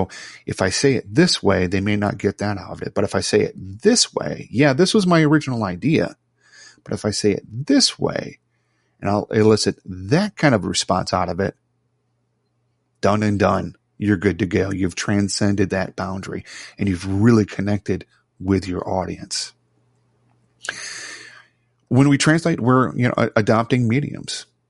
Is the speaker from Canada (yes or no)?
no; Chicago, Illinois, United States; now in Virginia, United States; So I live here in Virginia. I'm from Chicago. People can tell my accent is a little bit different from the people that are around here.